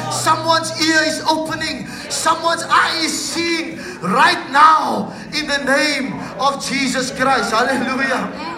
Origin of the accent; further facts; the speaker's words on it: Cape Town, Western Cape, South Africa; And growing up in Mitchell's Plain wasn't easy. I'm the youngest of three.